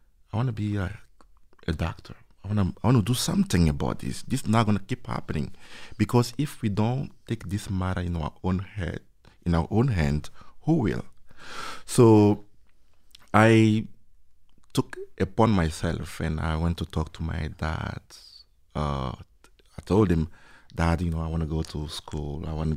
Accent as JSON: {"language": "English", "town": "Kumeya", "region": "north", "country": "Togo", "said": "I'm from Togo, and Togo is one of the smallest country in West Africa. And I'm from a small village in north of Togo called Kumeya."}